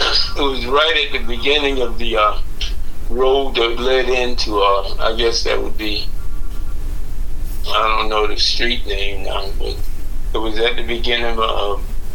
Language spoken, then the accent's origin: English; Valdosta, Georgia, United States; born there; I was born in Valdosta, Georgia, in the home of my grandparents.